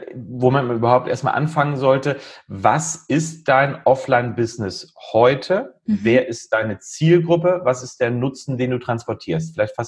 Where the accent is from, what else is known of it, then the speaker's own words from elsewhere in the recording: Uelzen, Lower Saxony, Germany; Ich komme aus Uelzen, der Lüneburger Heide, bin 43 Jahre alt.